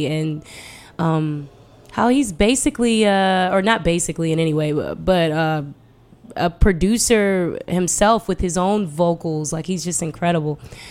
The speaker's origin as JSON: {"language": "English", "town": "Chantilly", "region": "Virginia", "country": "United States", "tie": "born or raised there", "said": "I've had a lot of issues growing up in the Chantilly, Ashburn area."}